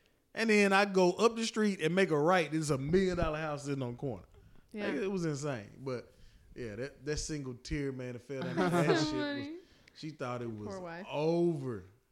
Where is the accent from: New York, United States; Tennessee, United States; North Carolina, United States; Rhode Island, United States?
Tennessee, United States; He know I'm from Tennessee.